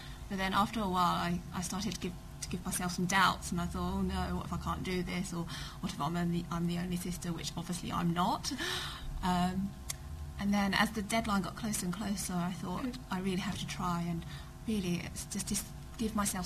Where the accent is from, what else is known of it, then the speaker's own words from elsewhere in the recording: Portsmouth, South East England, United Kingdom; from Portsmouth.